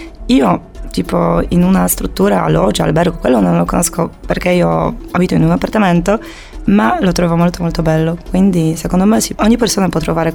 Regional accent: Poland; Italian is a second language; now in Cagliari, Italy; Sono polacca.

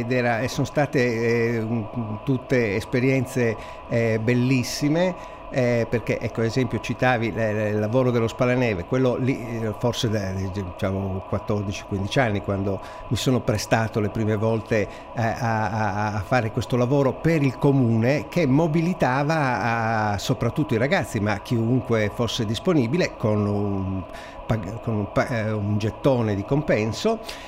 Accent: Nuoro, Sardinia, Italy; born there; essendo io ormai prossimo ad arrivare, sono da Milano tornati a Nuoro per pochi giorni e mi hanno così dato i natali a Nuoro

